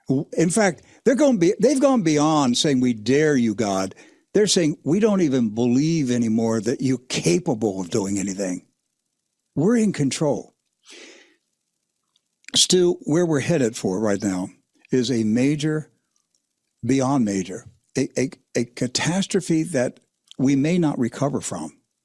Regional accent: Maryland, United States; See, I grew up in Maryland, so I crossed that bridge many years ago.

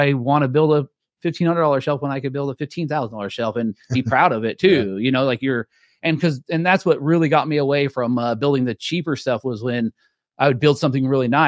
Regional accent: Federal Way, Washington, United States; born there; So it was my 40th birthday. I was born in Federal Way.

